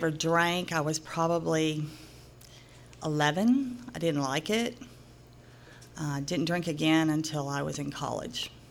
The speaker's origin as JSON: {"language": "English", "town": "Nashville", "region": "Tennessee", "country": "United States", "tie": "born there", "said": "they don't believe me when I tell them I'm from the South. I was born right here in Nashville at Baptist Hospital."}